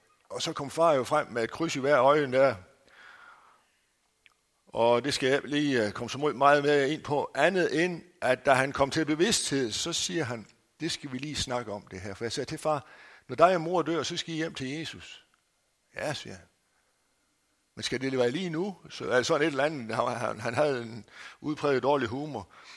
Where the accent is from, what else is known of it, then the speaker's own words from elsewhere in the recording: North Denmark Region, Denmark; Jeg var 12 år gammel, og på det der lille husmandssted, som jeg er født og opvokset i Sydthy, det eneste rigtige sted i verden at lade sig føde